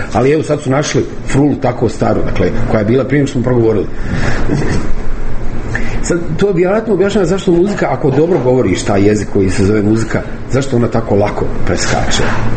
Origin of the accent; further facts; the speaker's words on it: Sarajevo, Federation of Bosnia and Herzegovina, Bosnia & Herzegovina; ja sam Sarajlija, ja sam navikao da u maloj sredini ne strčiš.